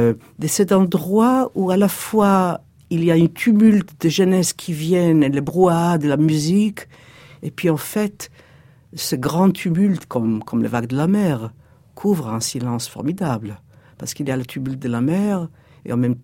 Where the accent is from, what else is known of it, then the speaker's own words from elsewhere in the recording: Tel Aviv, Tel Aviv District, Israel; now in Jerusalem, Israel; Et moi, que j'ai grandi à Tel Aviv, bien que j'habite maintenant à Jérusalem, j'ai gardé toujours la nostalgie et ce sentiment dans la peau.